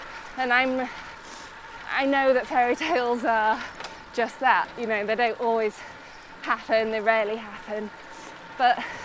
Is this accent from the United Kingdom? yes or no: yes; Yorkshire and the Humber, United Kingdom; I'm really lucky that I come from Yorkshire because it's so popular now.